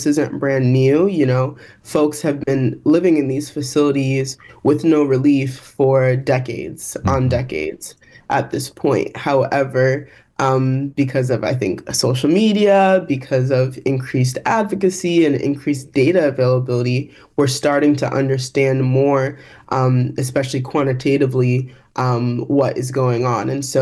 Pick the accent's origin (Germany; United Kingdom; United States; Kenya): United States; Texas; Yeah, I think I'm from Texas, and so I definitely know a thing or two about hot summers.